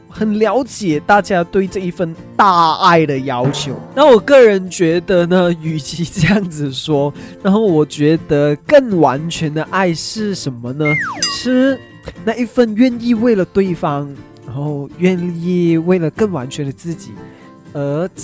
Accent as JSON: {"language": "Chinese", "country": "Malaysia", "said": "我们马来西亚人啊在晚上的时候聚会的时候我们一起都是喝 milk tea 的。"}